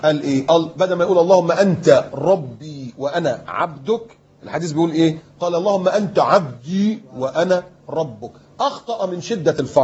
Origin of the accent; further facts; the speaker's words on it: Upper Egypt, Egypt; born there; والدي صعيدي وأنت عارف الصعيدة يعني إيه، انا صعيدي برضو يعني اتولدت في الصعيد بس ما اعرفش فين الجرجة اللي انا اتولدت فيها دي